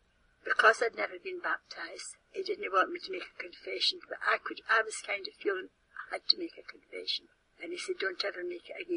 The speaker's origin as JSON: {"language": "English", "town": "Stoneyburn", "region": "Scotland", "country": "United Kingdom", "tie": "born or raised there", "said": "Well, I was born in Stonyburn in a place called Ewan's Pub. It was a pub, but it was also a dwelling place."}